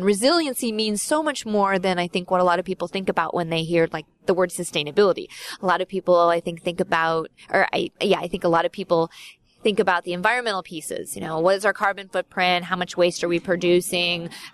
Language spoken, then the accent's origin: English; Iowa, United States; I grew up on a farm, and I have never known more connection to where my food comes from, to the land, to the impact I have on a day-to-day basis than you know, growing up on a farm and being an Iowan.